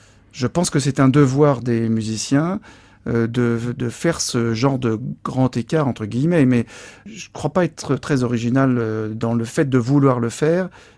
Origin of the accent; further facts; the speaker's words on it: Paris, Île-de-France, France; now in Saint-Nazaire, France; Je suis parisien d'origine, mais ça faisait bien longtemps que j'avais envie de quitter Paris. Les hasards de la vie privée ont fait que j'étais attiré par Saint-Nazaire.